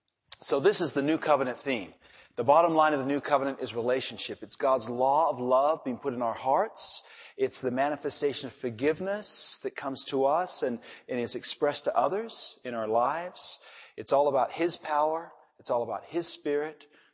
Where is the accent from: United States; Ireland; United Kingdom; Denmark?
Ireland; Speaking as an Irishman right now, I love those potatoes for breakfast.